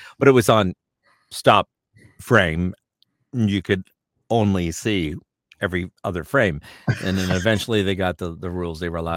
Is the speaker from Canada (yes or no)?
yes; Toronto, Ontario, Canada; born there; I was born in Toronto. My parents are from, well, my father was born in Malta, but he's a real mix of all kinds of backgrounds, including Black and Asian.